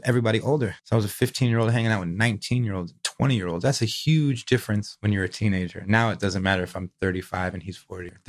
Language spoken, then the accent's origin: English; Venice, California, United States; I think just growing up in Venice, knowing how to kickflip is like a prerequisite.